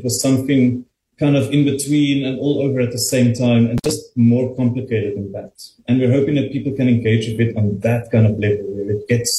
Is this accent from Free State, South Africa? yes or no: no; Mpumalanga, South Africa; Where I grew up in Mpumalanga, I did this project sifting through the archives.